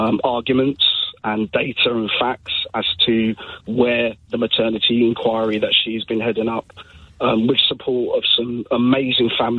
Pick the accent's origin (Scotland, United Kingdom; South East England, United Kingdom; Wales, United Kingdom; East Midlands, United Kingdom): East Midlands, United Kingdom; Nottingham; I'm a dad from Nottingham